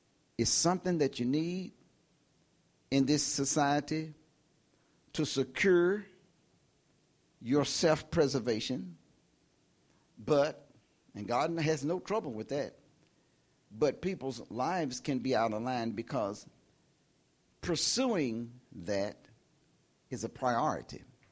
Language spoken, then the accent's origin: English; United States; We grew up in America, and we don't have kings in America.